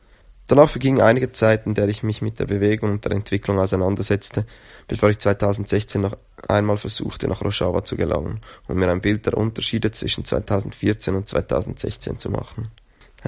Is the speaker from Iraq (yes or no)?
yes; Iraq; now in London, United Kingdom; ursprünglich Kurde aus dem Irak. Ich bin Teil des Kurdistan Anarchist Forum und verschiedener anarchistischen Vereinigungen in London.